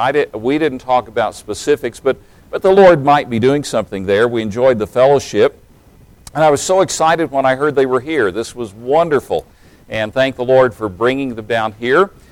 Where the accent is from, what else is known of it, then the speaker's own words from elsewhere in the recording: Tennessee, United States; accent: Southern; I grew up in East Tennessee, and when I went to Bible college, I had a very, very, very strong Southern accent.